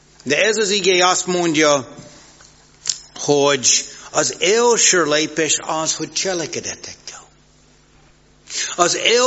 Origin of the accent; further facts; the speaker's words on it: United States; Hungarian is a second language; now in Hungary; Államokban, ahol én növekedtem föl, és itt Magyarországon lényegesen változott az én életemben.